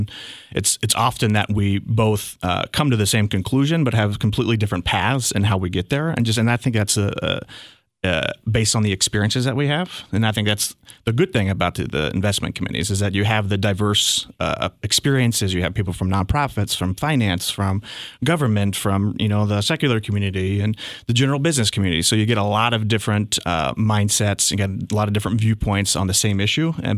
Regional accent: Ohio, United States; So I'm originally from Ohio. I usually say born, raised, and educated, although that can be debated.

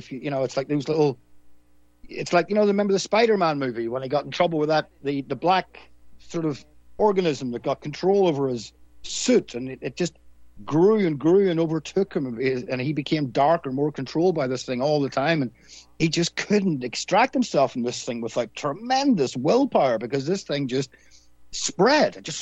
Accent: Northern Ireland, United Kingdom; Maybe it's because I was from Northern Ireland, which is a different kind of ball game.

